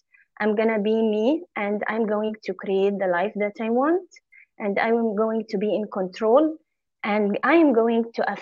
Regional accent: Egypt; So I was born in Egypt and I grew up in Egypt.

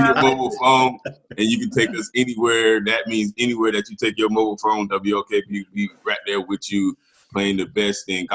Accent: Melbourne, Florida, United States; Born and raised in Melbourne, Florida. Shout out to Melbourne.

